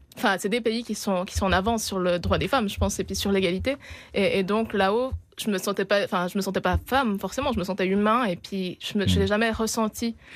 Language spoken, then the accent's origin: French; Lausanne, Vaud, Switzerland; je suis partie de Suisse parce que je viens de Lausanne